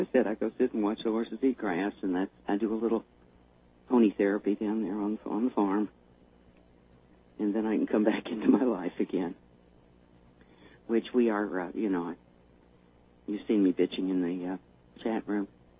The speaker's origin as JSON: {"language": "English", "region": "Texas", "country": "United States", "said": "Now, you remember, originally I'm from Texas."}